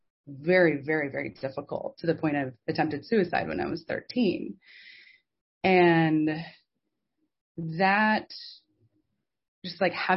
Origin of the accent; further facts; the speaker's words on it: Idaho, United States; moved away; going home to Idaho in October to visit my mom, and just being in my hometown